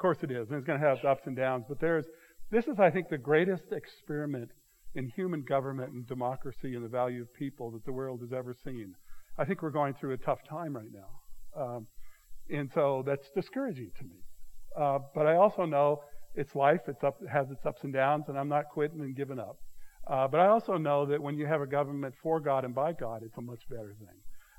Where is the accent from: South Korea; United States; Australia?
United States; Colorado; I grew up in Colorado, so we took a family trip